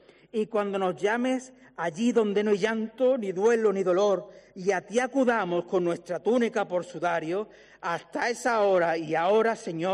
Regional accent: Málaga, Andalusia, Spain; En apenas 8 días renovaremos nuestro sueño como meros malagueños

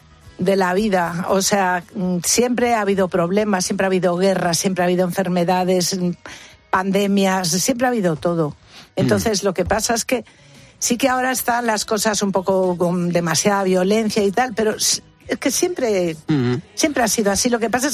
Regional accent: Galicia, Spain; also born or lived in Madrid; aunque en mi caso yo he hecho mucho menos Madrid, siempre vivíamos como gallegos emigrantes, con esa cosa dentro

